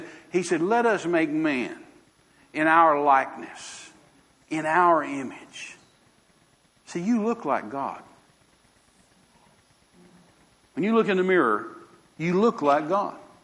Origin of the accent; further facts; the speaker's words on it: United States; I know that goes over our head as an American. We don't think in those terms.